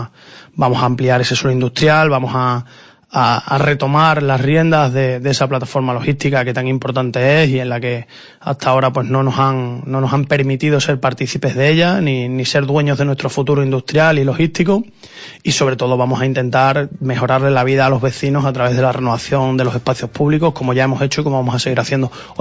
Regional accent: Extremadura, Spain; porque nosotros somos parte de Extremadura y de España y pagamos nuestros impuestos

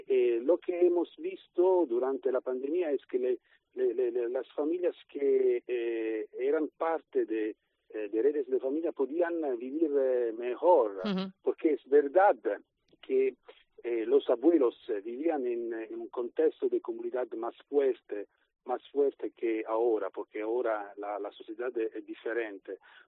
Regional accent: Italy; Spanish is a second language; porque yo soy italiano

